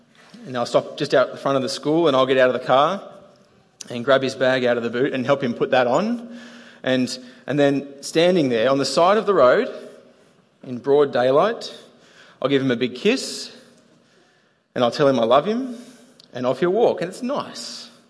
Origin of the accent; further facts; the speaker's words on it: Australia; Australians are not real good at public displays of affection, or PDAs, as they're called.